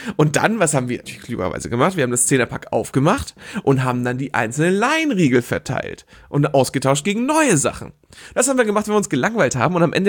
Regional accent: Germany; born there; Ich bin in Deutschland geboren.

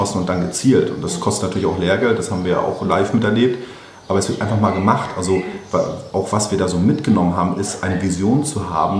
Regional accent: Rostock, Mecklenburg-Vorpommern, Germany; ich bin ja auch ganz behutsam hier groß geworden in Rostock. Ich bin in Rostock geboren, 88 und komme aus einem ganz normalen und liebevollen Elternhaus

